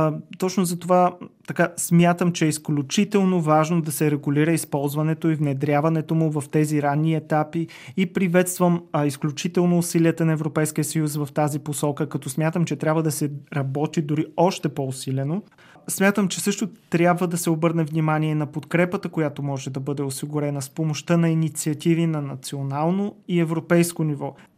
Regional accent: Stara Zagora, Stara Zagora Province, Bulgaria; отново в родния ми град Стара Загора.

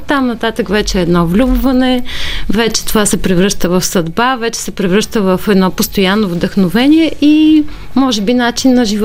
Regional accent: Pomorie, Burgas Province, Bulgaria; още в детството си в Поморие, аз съм от морето.

